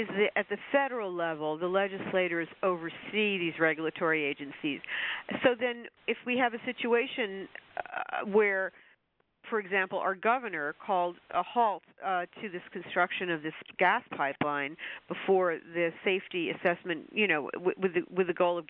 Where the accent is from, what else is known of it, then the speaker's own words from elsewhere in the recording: New York, United States; So, you know, as a New Yorker, the show is broadcast out of New York.